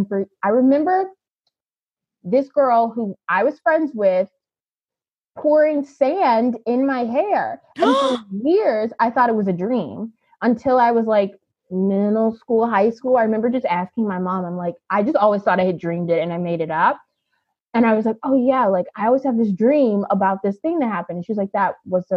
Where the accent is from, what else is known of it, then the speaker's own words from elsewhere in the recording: Illinois, United States; also born or lived in Long Beach / Hawaii; I grew up in, the short answer is I grew up in the south suburbs of Illinois.